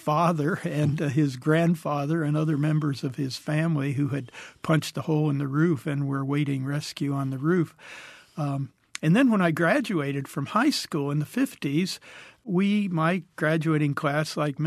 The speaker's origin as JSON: {"language": "English", "town": "Dayton", "region": "Ohio", "country": "United States", "tie": "born or raised there", "said": "I grew up in Dayton, Ohio"}